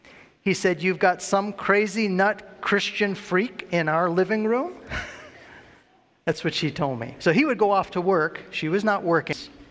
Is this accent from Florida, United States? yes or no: no; Detroit, Michigan, United States; I was brought up in Detroit.